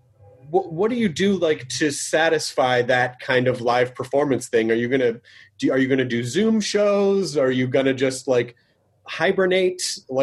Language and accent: English; Memphis, Tennessee, United States; I miss Nashville. Nashville's such, I grew up in Memphis.